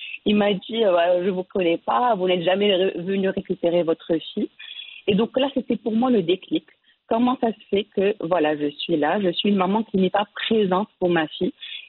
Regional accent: Tangier, Tanger-Tetouan-Al Hoceima, Morocco; En fait, moi, je suis née à Tanger, j'ai grandi à Tanger, j'ai eu mon bac ES au lycée Regnault.

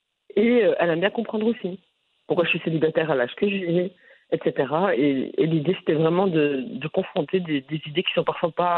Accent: Brussels, Brussels-Capital Region, Belgium; Je suis née à Bruxelles. Je suis née à Bruxelles, j'ai grandi à Bruxelles. Et donc, j'ai connu le Maroc par les vacances et la culture à la maison.

